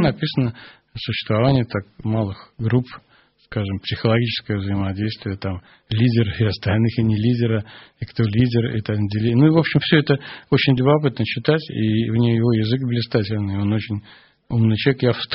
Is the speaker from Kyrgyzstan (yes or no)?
no; Saint Petersburg, Russia; я родился в самом центре Петербурга. Окна у меня выходили на летний сад в коммунальной квартире.